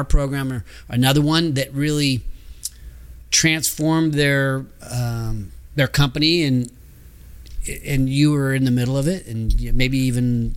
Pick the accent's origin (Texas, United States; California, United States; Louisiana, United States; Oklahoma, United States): California, United States; Roseville; also born or lived in Sacramento; because I grew up here. I grew up in Roseville as well, but kind of thinking of Sacramento, broadly speaking, is my home.